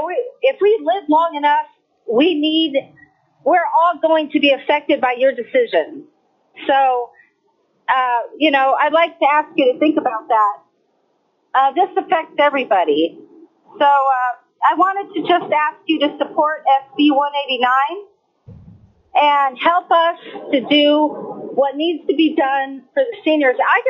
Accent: Nenana, Alaska, United States; And I'm speaking for the interior, for the rural communities. I'm from Nanana.

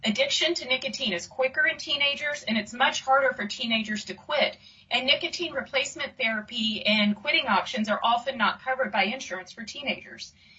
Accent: Deep South, United States; I grew up in the Deep South, where tobacco was a way of life.

